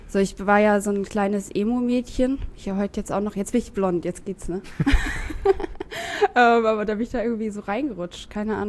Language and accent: German; Lübeck, Schleswig-Holstein, Germany; now in Hamburg, Germany; Nee, ich komme aus Lübeck.